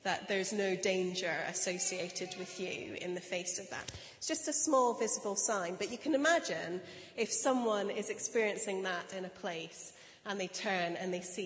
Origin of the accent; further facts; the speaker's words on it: United Kingdom; So I'm British